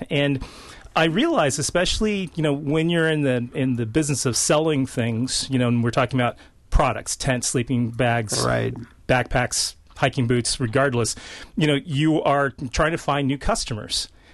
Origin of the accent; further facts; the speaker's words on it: Los Angeles, California, United States; And ironically, I grew up in Los Angeles, California, which is probably one of the most, you know, densely urban areas in the country.